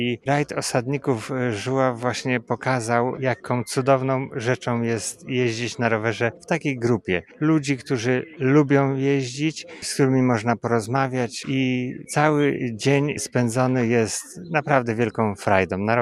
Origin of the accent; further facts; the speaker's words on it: Mikołajki Pomorskie, Pomeranian Voivodeship, Poland; Przyjechałem na rajd rowerowy z Mikołajek Pomorskich, z grupą 6 osób